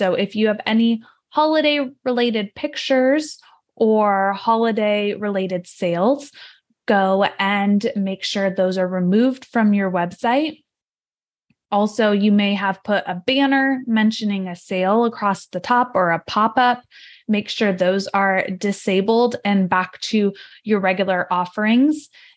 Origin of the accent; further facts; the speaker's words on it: California, United States; I'm from Northern California